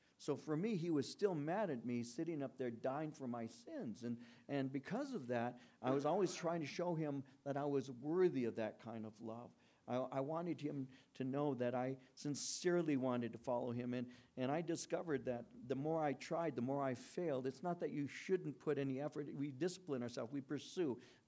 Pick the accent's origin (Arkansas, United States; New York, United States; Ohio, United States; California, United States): California, United States; Norwalk; a house across the street from where I grew up in Norwalk